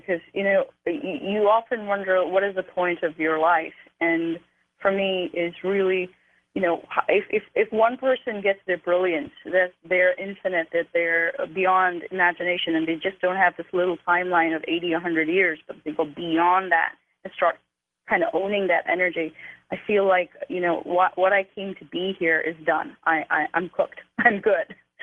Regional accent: India; Talking about Jesus in India, being that I'm Indian, even in our own culture, we sort of totally accept that he visited us.

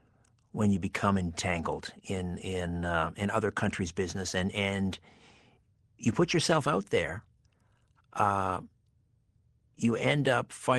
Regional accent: Canada; And I'm a Canadian, so I'm a bit of an interloper.

